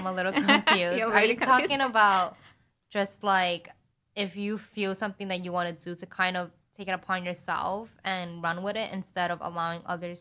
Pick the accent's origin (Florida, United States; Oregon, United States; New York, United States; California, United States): New York, United States; New York City; Yeah, but I'm a New Yorker too.